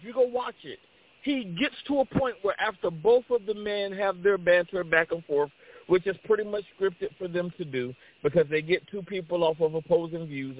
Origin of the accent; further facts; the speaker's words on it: Providence, Rhode Island, United States; I'm Pequot Indian out of Providence, Rhode Island.